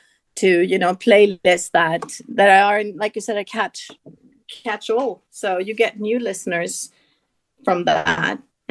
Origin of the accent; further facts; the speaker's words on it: Norway; And for me, I grew up in Norway, and I didn't really particularly like the snow other than Christmas.